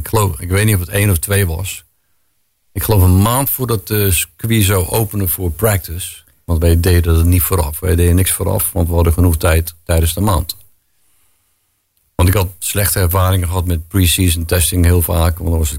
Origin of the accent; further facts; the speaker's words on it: Netherlands; dat hebben wij onder elkaar als Nederlanders